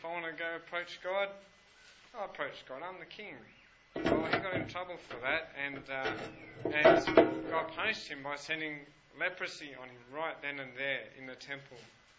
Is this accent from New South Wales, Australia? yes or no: yes; Penrith, New South Wales, Australia; Now, I grew up in Penrith, so I could see the Blue Mountains from our front balcony